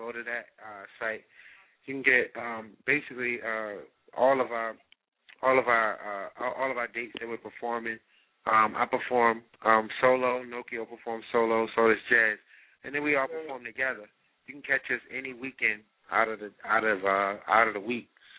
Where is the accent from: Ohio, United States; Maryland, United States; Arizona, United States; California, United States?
Maryland, United States; It was all happened in the Maryland area. We're ironically from the Maryland area.